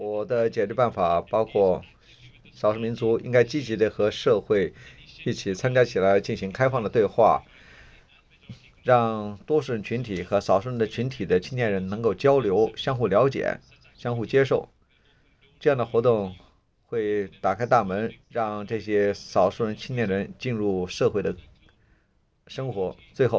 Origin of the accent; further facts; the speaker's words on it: Toronto, Ontario, Canada; 我来自于加拿大的多伦多，我们有丰富的包容和多样性。